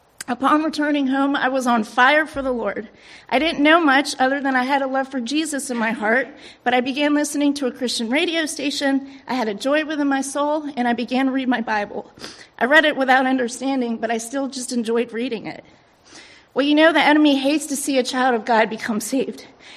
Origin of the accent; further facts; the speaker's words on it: Columbia, Maryland, United States; born there; I was born in 1984 in Columbia, Maryland. I was born deaf in my left ear to a deaf mother, hard of hearing father, and an older sister.